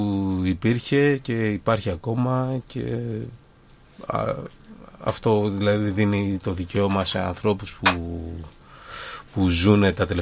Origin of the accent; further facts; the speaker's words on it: Athens, Attica, Greece; Στα Πατήσια. Εγώ γεννήθηκα και μεγάλωσα στα Πατήσια.